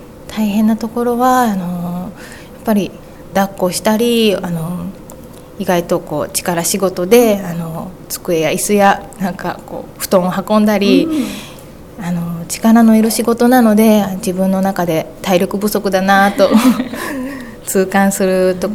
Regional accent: Kagawa, Japan; now in Fujisawa, Japan; 私出身は四国の香川県で、全然藤沢市には結婚を機に転居してきたので本当にゆかりとかがないんですけども、

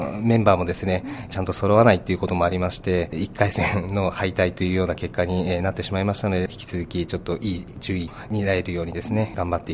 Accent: Yokohama, Kanagawa, Japan; 出身は横浜市なんですけども、今実家の方は座間市というちょっと点々としておりますけども、

